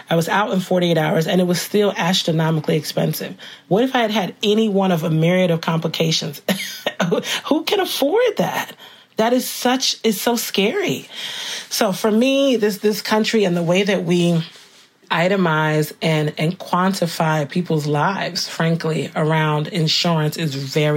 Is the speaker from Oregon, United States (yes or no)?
no; New Jersey, United States; I've done a lot of work also in my home state of New Jersey